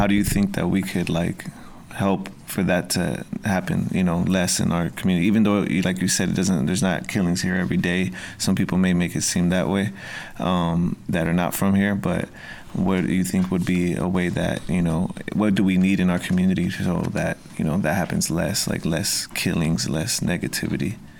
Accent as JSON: {"language": "English", "town": "Pacoima", "region": "California", "country": "United States", "tie": "born or raised there", "said": "So we're pretty much born and raised in Pacoima. Our family, we have like maybe, we're probably the second generation in Pacoima from our family. Most of our family came from Mexico. But we did grow up out here."}